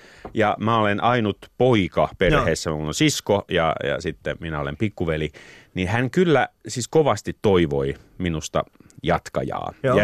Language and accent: Finnish; Helsinki, Uusimaa, Finland; Mä olen kasvanut Maunulassa, Pohjois-Helsingissä.